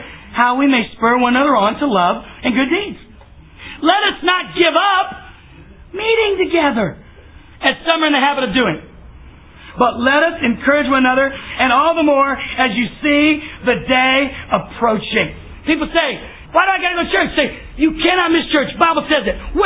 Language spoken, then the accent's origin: English; Texas, United States; Now, I grew up in Texas. I know what a spur is.